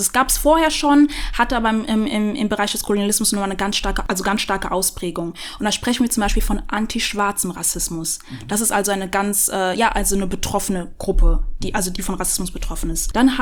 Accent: Germany; dass ich im Grunde genommen gebürtige Deutsche bin. Ja, so, ich bin hier in dem Land aufgewachsen, geboren, wie auch immer.

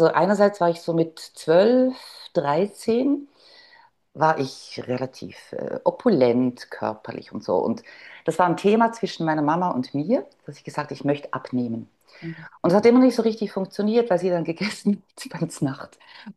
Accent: Bern, Switzerland; accent: Bernese German; Da mache ich doch gerade eine berndeutsche Ansage. Ja … bin Schweizerin, bin die älteste Tochter von vier Kindern.

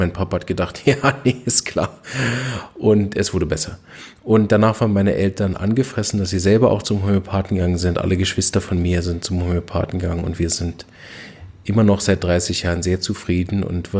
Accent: Berlin, Germany; Ich bin aufgewachsen in Berlin

